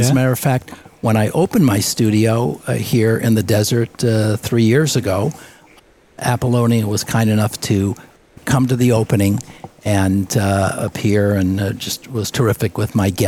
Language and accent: English; Minneapolis, Minnesota, United States; I'm from Minneapolis.